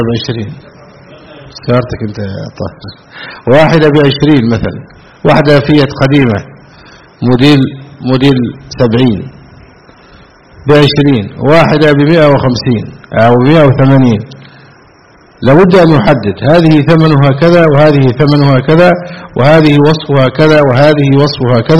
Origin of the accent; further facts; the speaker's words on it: Egypt; عندنا في مصر